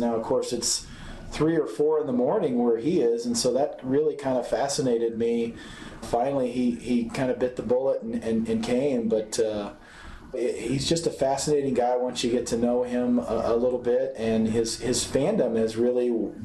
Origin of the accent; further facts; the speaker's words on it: Kansas City, Missouri, United States; You know, I'm so proud of my hometown, and I'm born and raised here, but I never really knew its full potential until Sungwoo came to Kansas City